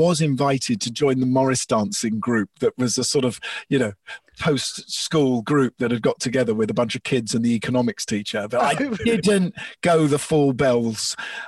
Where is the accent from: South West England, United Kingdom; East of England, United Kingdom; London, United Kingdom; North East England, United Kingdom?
London, United Kingdom; Islington; I grew up in Islington on Essex Road.